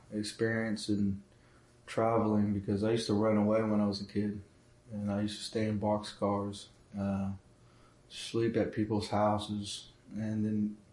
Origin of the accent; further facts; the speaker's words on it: Seminole, Oklahoma, United States; also born or lived in Shawnee; and I'm from Seminole, Oklahoma. Wasn't really born on the res, but I grew up off the res in Seminole.